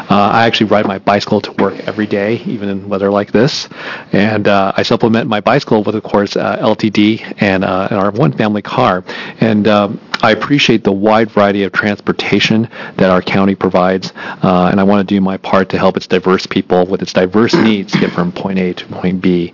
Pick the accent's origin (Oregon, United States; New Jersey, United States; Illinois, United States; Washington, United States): Oregon, United States; Eugene; I am from Eugene, Oregon.